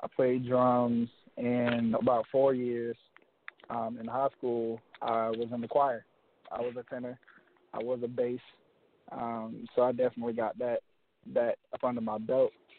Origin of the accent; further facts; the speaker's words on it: Jacksonville, Florida, United States; Right, Duval County to be specific. 904 Duval till we die. And born and raised here.